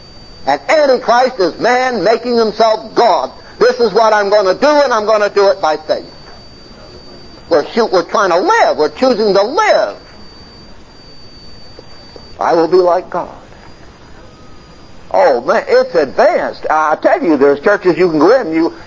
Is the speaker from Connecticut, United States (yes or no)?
yes; Connecticut, United States; also born or lived in Maine; I'm a Yankee. I was born in Maine, raised in Connecticut. When I was 17, in the middle of the World War, I enlisted in the Marine Corps.